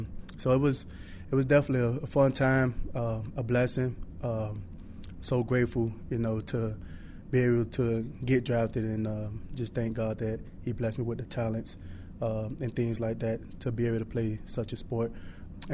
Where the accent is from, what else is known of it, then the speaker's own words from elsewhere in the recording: Miami, Florida, United States; football kept me busy, kept me off the streets, and so that's pretty much growing up in Miami.